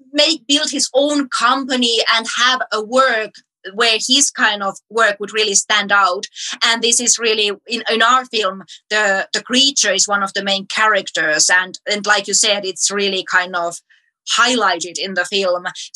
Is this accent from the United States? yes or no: no; Finland; English is a second language; from Finland. and I have a film.